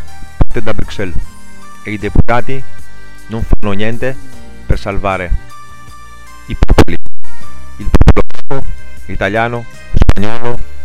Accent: Greece; Italian is a second language; now in Italy; vi ho parlato un po' per la Grecia, perché purtroppo Natale, che sono stato parecchi giorni nel mio paese

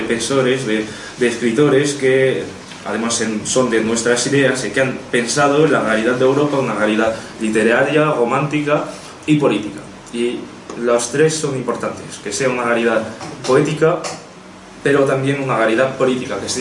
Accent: Provence-Alpes-Côte d'Azur, France; Francia, la parte sur, nosotros somos de Provence, En Provenza es una parte latina. Aix-en-Provence, la ciudad donde yo vivo, se llama Aqua Sextile, es una ciudad romana, fundada por romanos

